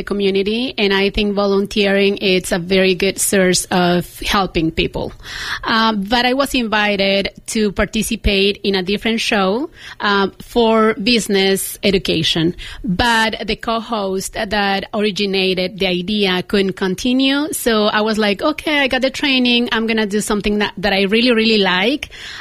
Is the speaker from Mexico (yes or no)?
yes; Guadalajara, Jalisco, Mexico; English is a second language; Well, I come from Guadalajara, as you mentioned